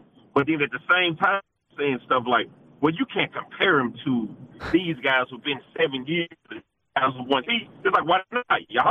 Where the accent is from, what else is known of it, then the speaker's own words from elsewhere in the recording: Arkansas, United States; Nah, I'm from Arkansas, man. I'm from Arkansas, and how I became an Eagles fan is... Everybody in Arkansas tend to ride with the Cowboys.